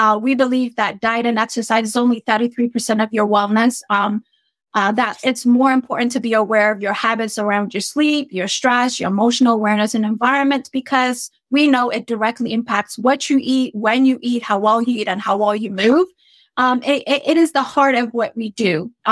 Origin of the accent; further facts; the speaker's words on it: Ethiopia; I am originally from East Africa, Ethiopia.